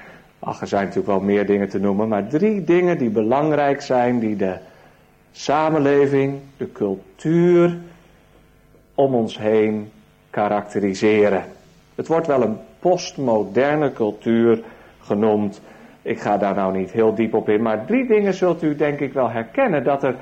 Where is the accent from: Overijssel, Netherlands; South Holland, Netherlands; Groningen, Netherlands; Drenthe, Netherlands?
South Holland, Netherlands; Katwijk; Mijn vrouw woonde in Rotterdam. Ik kwam zelf uit Katwijk.